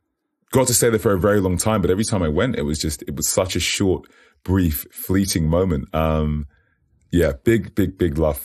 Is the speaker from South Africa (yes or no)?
no; United Kingdom; And yes, I am British. But I would say I'm in it, but not of it, if that makes sense. I got the opportunity to grow up in a few places.